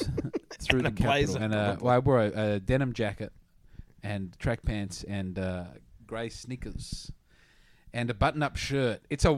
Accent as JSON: {"language": "English", "country": "Australia", "said": "Australia."}